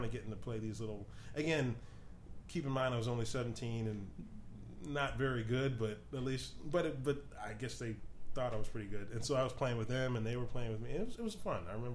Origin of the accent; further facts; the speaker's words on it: Evanston, Illinois, United States; Yeah, well, I grew up in Evanston